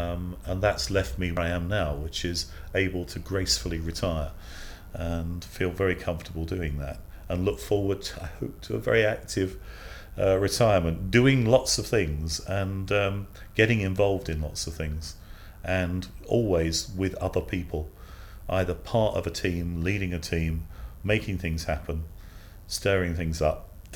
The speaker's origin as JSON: {"language": "English", "region": "East of England", "country": "United Kingdom", "tie": "born or raised there", "said": "I grew up in Huntingdonshire. That's where I'm from. So my nearest big town city was Cambridge, which is where I'm from."}